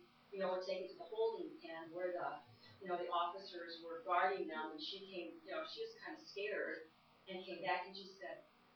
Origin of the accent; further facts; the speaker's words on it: Los Angeles, California, United States; And we're from Los Angeles, and we have observed our friends at the Los Angeles Catholic Workers over the past 30 years.